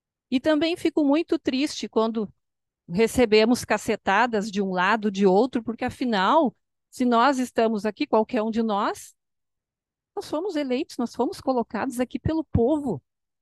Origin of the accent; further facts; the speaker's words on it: Sertão Santana, Rio Grande do Sul, Brazil; até sou de Sertão Santana, Capitão Garcia, esses municípios que eu participo mais da igreja, não é aqui na cidade. Mas eu sou muito religiosa, sim